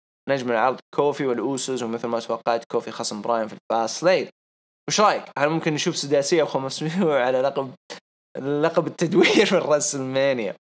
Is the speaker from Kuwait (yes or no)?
no; Saudi Arabia; آخر مباراة للعصابة كانت عندنا في السعودية